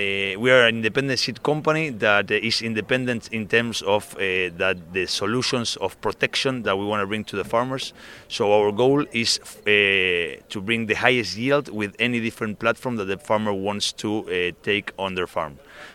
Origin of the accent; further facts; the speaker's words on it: Argentina; now in United States; I am from Argentina. I have a wife and a kid.